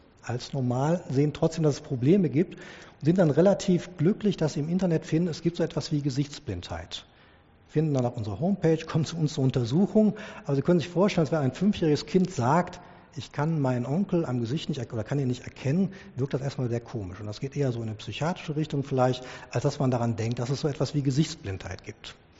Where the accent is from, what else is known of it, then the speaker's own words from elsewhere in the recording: Krefeld, North Rhine-Westphalia, Germany; der Schutzheilige meiner Heimatstadt Krefeld